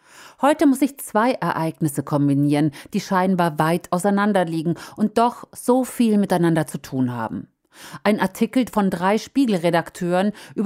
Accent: Baden-Württemberg, Germany; Beim Angriff auf Bruchsal war ich knapp 7 Jahre alt. Wir hatten Verwandte in Bruchsal. Mein Heimatdorf lag 34 Kilometer davon entfernt

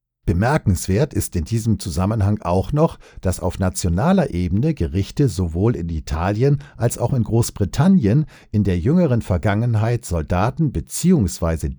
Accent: Husum, Schleswig-Holstein, Germany; in einem Alten- und Pflegeheim in meiner Heimatstadt Husum an der Nordsee

